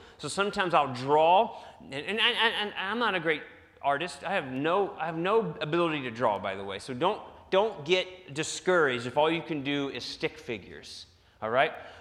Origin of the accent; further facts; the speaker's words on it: West Virginia, United States; I'm a hillbilly from West Virginia.